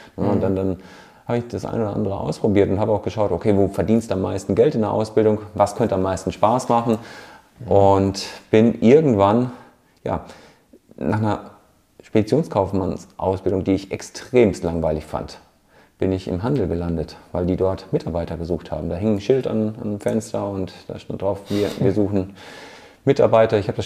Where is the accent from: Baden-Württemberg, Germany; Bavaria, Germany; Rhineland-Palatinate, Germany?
Bavaria, Germany; Munich; Aus München komme ich.